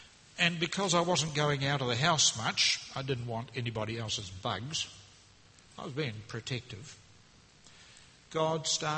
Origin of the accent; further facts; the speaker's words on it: New Zealand; And being a Kiwi, you're supposed to know all about sheep